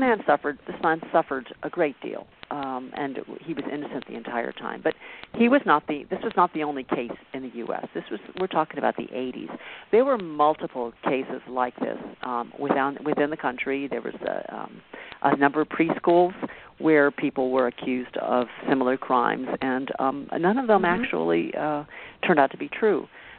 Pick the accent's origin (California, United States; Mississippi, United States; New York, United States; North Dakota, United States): California, United States; San Diego; And it has to do with something that was in my hometown. I grew up in San Diego.